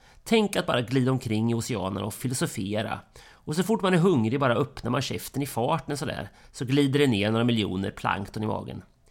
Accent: Gamleby, Kalmar County, Sweden; born there; jag är född på Östersjön i Gamleby som ligger norr om Västervik.

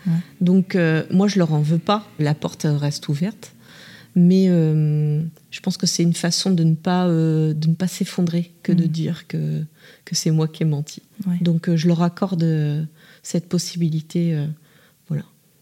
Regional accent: Bourges, Centre-Val de Loire, France; puisque moi je suis originaire de Bourges

